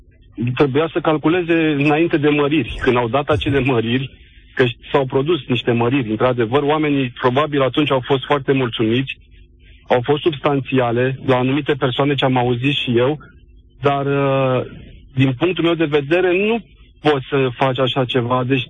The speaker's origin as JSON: {"language": "Romanian", "town": "Timișoara", "region": "Timiș County", "country": "Romania", "said": "vă sunt din Timișoara"}